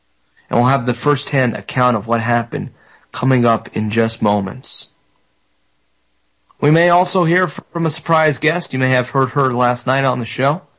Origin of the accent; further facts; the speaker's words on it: Florida, United States; we'll talk about Sheriff Bradshaw in my home state of Florida